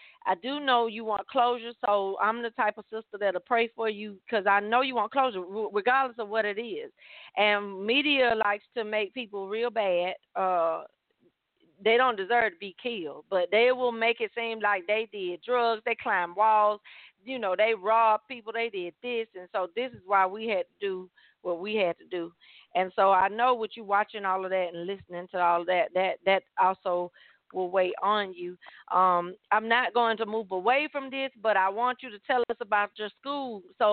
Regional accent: Atlanta, Georgia, United States; I think that's what most of us in Atlanta. Look. And so growing up in Atlanta, I realized that a lot of stuff we kept

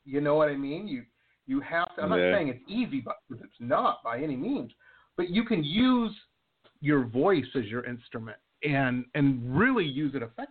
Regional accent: Detroit, Michigan, United States; and I grew up in Metro Detroit, and I remember it kind of came through the pipeline.

